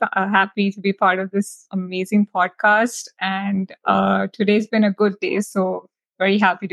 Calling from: Mumbai, Maharashtra, India; I think I'm joining you from Mumbai, India today, and it's really sunny out here as well.

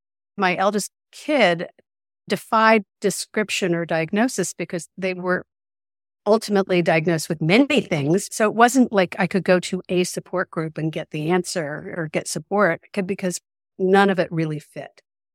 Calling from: Atlanta, Georgia, United States; I am zooming in from Atlanta, Georgia

